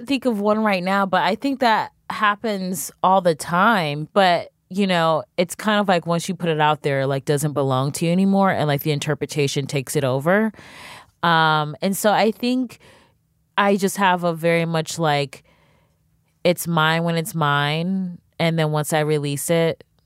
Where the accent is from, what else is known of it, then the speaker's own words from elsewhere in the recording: Cleveland, Ohio, United States; Well, my very first joke was a catcalling joke, because I'm from Cleveland, Ohio, and the guys are like really basic.